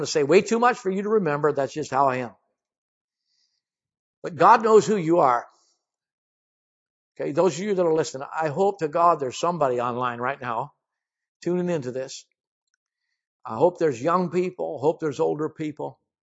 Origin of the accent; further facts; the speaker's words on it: United States; I'm an American, which means I think like an American.